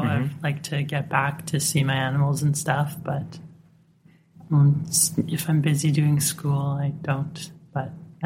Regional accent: Avonlea, Saskatchewan, Canada; I am from Avonlea, born and raised. My family's been there forever.

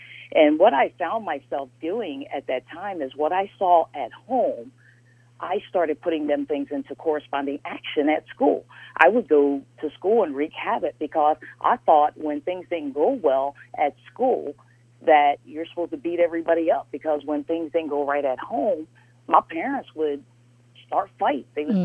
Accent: Norristown, Pennsylvania, United States; I was born and raised in Norristown, Pennsylvania. That's outside of Philadelphia.

